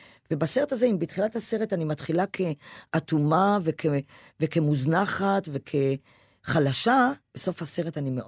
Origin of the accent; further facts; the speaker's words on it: Petah Tikva, Central District, Israel; פתח תקווה פג'ה